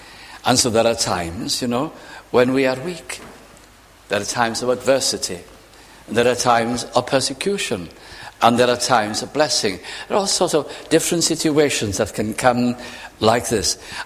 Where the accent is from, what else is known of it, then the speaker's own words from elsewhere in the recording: Caernarfon, Wales, United Kingdom; The one where I was brought up in Carnarvon